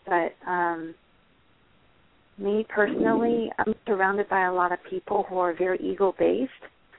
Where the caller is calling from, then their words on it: California, United States; I'm calling from California.